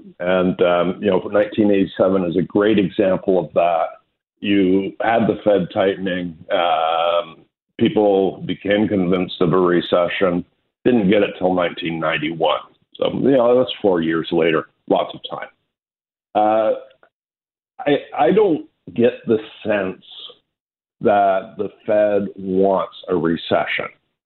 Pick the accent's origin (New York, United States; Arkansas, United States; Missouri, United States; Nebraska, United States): Missouri, United States; I'm from Missouri